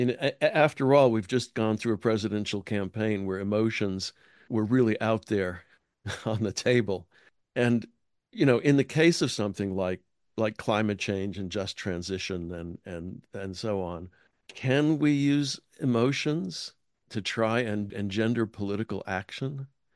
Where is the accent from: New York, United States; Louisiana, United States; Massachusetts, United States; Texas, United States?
Texas, United States; Houston; I grew up in Houston when there was a football team called the Oilers.